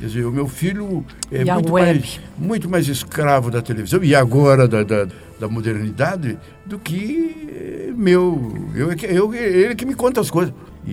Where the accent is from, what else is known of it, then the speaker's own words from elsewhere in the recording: Caxias, Brazil; eu tenho 80 anos, quando eu tinha 10, lá em Caxias, que é onde eu nasci